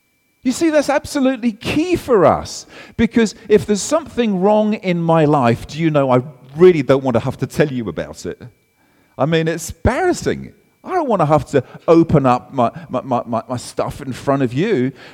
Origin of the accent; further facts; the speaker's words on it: England, United Kingdom; And I think, you see, I'm English, and English people are brilliant at suppressing.